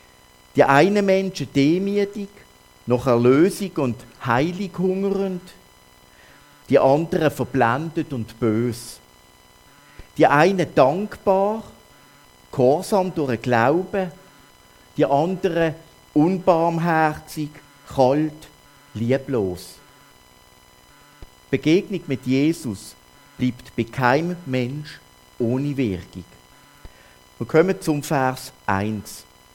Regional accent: Switzerland; accent: Swiss German; Ich hoffe, ihr versteht meinen Dialekt, auch wenn ich nicht Berndeutsch rede.

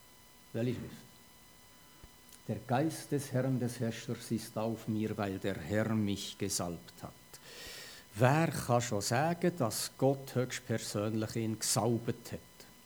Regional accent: Switzerland; Und ich als Schweizer habe mir so gedacht

